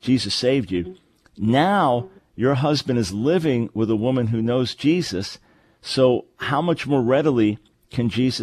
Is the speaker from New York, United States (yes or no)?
yes; New York City, New York, United States; I grew up in New York, and it's my favorite city